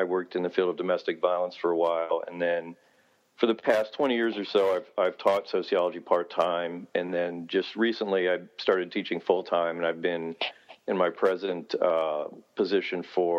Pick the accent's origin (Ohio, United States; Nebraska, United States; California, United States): Ohio, United States; And I grew up in Ohio, and we had monster movies on the afternoon